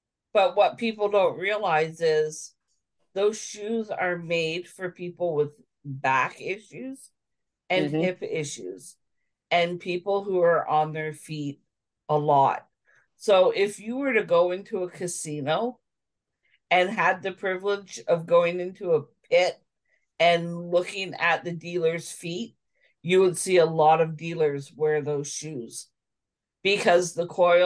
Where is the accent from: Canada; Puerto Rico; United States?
Canada; So for our listeners, we're Canadian, we're all Canadian.